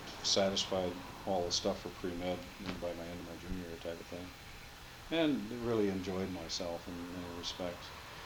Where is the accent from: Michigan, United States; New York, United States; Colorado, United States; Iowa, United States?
Iowa, United States; Sioux Rapids; Okay, I was born in Iowa, in Northwest Iowa. In a town called Sioux Rapids, 1942. Both my parents were farm people, and I was the fourth child in a family that was already on the farm and so on.